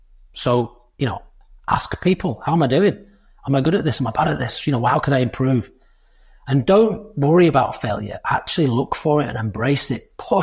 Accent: Doncaster, Yorkshire and the Humber, United Kingdom; I'm from kid from Doncaster, handful of GCSEs, no A-levels, no degree.

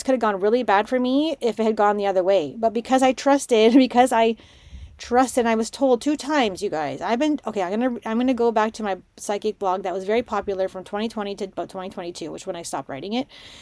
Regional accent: Canada; Plus, I'm Canadian.

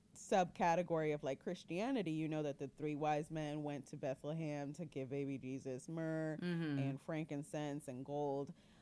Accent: Puerto Rico; Me, for example, I grew up in Puerto Rico

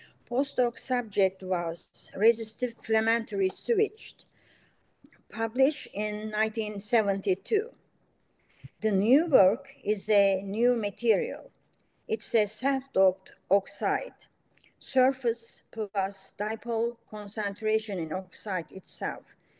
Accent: Istanbul, Turkey; English is a second language; I was born in Istanbul, 1938, to a family where education is most important. My entire education was completed in Turkey in Istanbul University

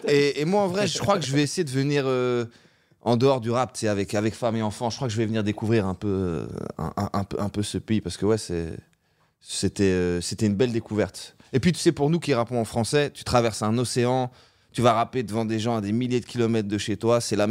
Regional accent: Charleroi, Wallonia, Belgium; now in Brussels, Belgium; moi je suis de Charleroi, c'est une ville un peu plus au sud, c'est pas très loin, c'est une petite heure de train d'ici. Mais j'habite à BX depuis quelques années

